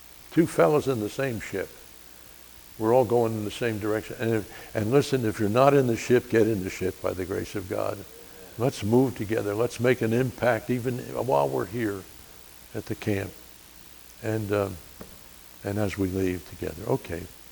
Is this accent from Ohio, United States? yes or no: no; New Jersey, United States; I'm from New Jersey. Not really, I'm from New Jersey. We get a bad rap sometimes